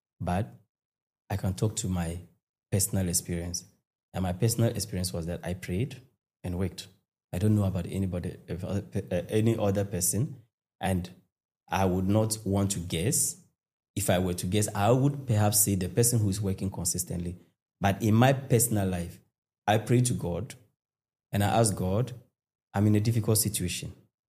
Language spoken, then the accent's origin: English; Tamale, Northern Region, Ghana; You see, I grew up in Tamale.